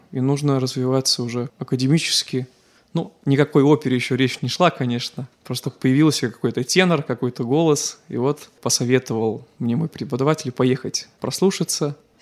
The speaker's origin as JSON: {"language": "Russian", "town": "Sharkawshchyna", "region": "Vitebsk Region", "country": "Belarus", "tie": "born or raised there", "said": "родом я из Витебщины. Родился я в городском поселке Шарковщина. Это на западе Витебской области, рядом с Брасловскими озерами, чуть-чуть до них не доезжая, скажем так."}